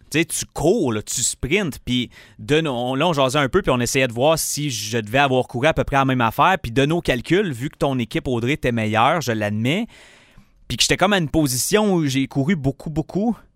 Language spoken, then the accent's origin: French; Val-d'Or, Quebec, Canada; now in Quebec City, Canada; Je m'en vais au cégep à Jonquière, à 8 heures de route de chez nous à Val-d'Or.